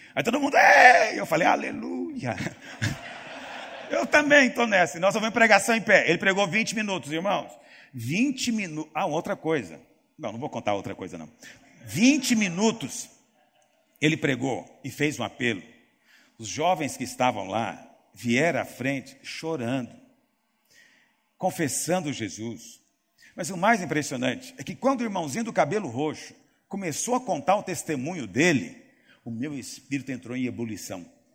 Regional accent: Goiás, Brazil; Goiás, nós somos caipira, né? Aqui em Goiás

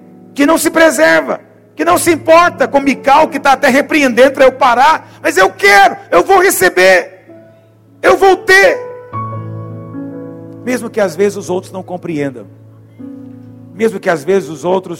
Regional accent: Goiás, Brazil; Porque eu sou goiano

